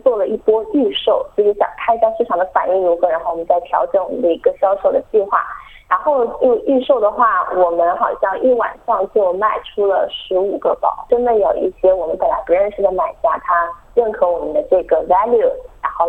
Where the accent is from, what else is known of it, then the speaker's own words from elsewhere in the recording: China; 我们都是就是留学生，都是来自中国，然后我们是来自四个不同的地方。